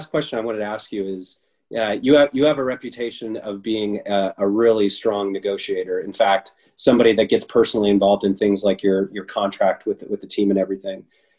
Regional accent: Colorado, United States; I'm from Colorado, and, you know, by circumstance, I'm a Broncos fan.

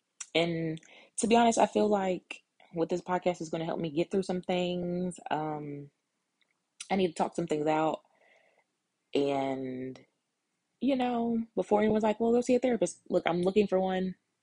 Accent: Tennessee, United States; If you can't tell, I'm from the South, Tennessee.

